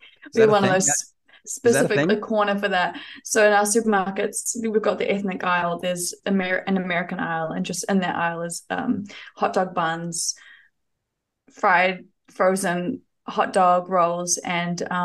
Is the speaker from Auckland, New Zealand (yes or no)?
yes; Auckland, New Zealand; I grew up in Aotearoa, New Zealand, and the city of Tamaki Makaurau or Auckland. It's probably the most populated. I mean, it is the most populated city in New Zealand, in a little suburb called Te Aritu, Te Aritu South.